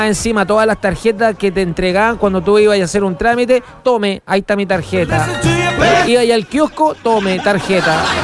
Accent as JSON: {"language": "Spanish", "region": "Valparaíso", "country": "Chile", "said": "¡Aguante Valparaíso! ¡Mancha, cholo y erizo! ¡Somos de Valparaíso!"}